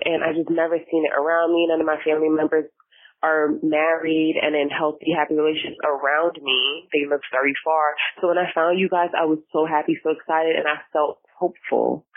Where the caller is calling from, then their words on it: New York, United States; Hey, Mikey. Hey, Randy. Hey, Drew. I'm calling from New York. You guys should know me by now.